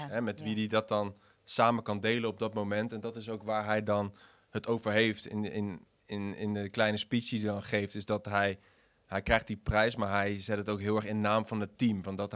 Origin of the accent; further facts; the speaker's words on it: Netherlands; Nee, maar je staat als Nederlander, zo heb ik het ervaren, sta je toch een beetje 2-0 achter daar.